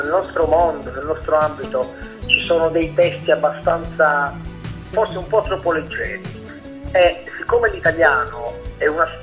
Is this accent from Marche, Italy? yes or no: no; Bari, Apulia, Italy; utilizziamo spesso parole che provengono dal nostro dialetto, noi siamo pugliesi, siamo di Bari